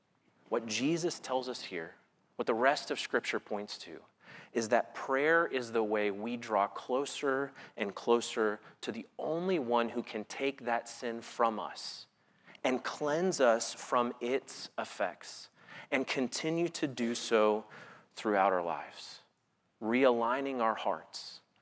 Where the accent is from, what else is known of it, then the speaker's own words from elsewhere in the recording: Florida, United States; I grew up in Florida